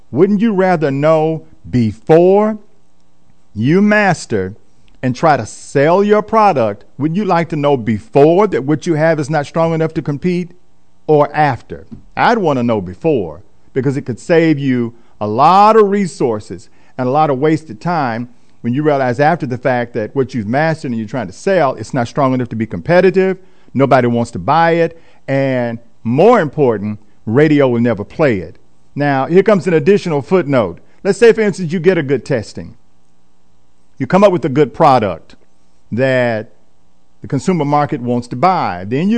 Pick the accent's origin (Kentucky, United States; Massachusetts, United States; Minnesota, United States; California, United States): Kentucky, United States; moved away as an adult; now in Atlanta, United States; I'm originally from Kentucky, moved to Atlanta in the early 1990s to pursue a master's in divinity degree at ITC, Interdenominational Theological Center, Morehouse School of Religion.